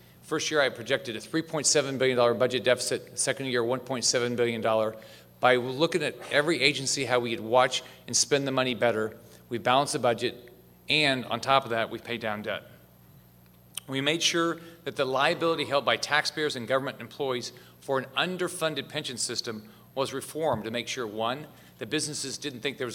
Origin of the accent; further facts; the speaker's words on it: Naples, Florida, United States; My hometown of Naples, it's really nice.